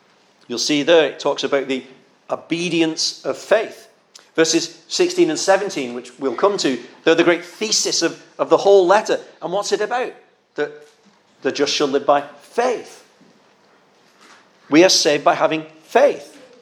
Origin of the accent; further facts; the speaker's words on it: Wigan, North West England, United Kingdom; Where I grew up in my hometown of Wigan, it was a mining town.